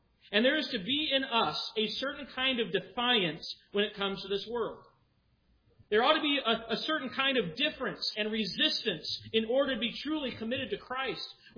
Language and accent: English; Colorado, United States; When I grew up in Colorado, I was a very devout fan of the Denver Broncos.